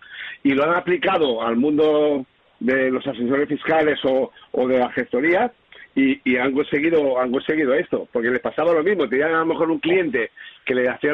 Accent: San Antonio, Balearic Islands, Spain; Yo soy aquí de San Antonio, de Ibiza

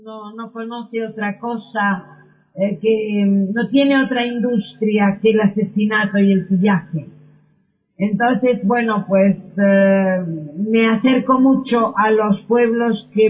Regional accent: Montevideo, Uruguay; born there; yo nací en Montevideo y me fui muy... soy de familia ítalo-española. Y bueno, y también tengo una abuela india que nació en Tierra del Fuego.

